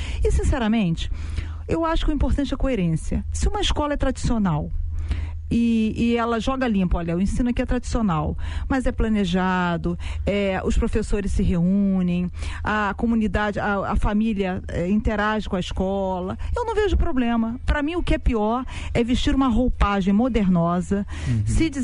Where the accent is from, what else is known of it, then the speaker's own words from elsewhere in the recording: Rio de Janeiro, Brazil; Eu sou nascida e criada na Baixada Fluminense, meu pai mecânico, minha mãe dona de casa